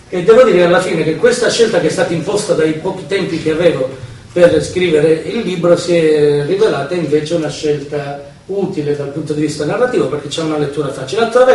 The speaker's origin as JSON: {"language": "Italian", "town": "Tiriolo", "region": "Calabria", "country": "Italy", "tie": "born or raised there", "said": "io ero in un paesino, nel mio paesino della Calabria, che è Tiriolo"}